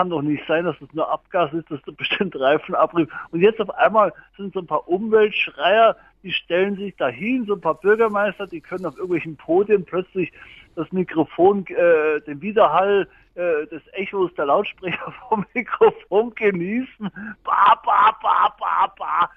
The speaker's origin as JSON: {"language": "German", "town": "Munich", "region": "Bavaria", "country": "Germany", "tie": "born or raised there", "said": "Ich bin in der Großstadt groß geworden, ja, in München. Mittlerweile bin ich so ein bisschen, da habe ich so eine Sommerwohnung jetzt auf dem Land, bin da unterm Karwendel oben"}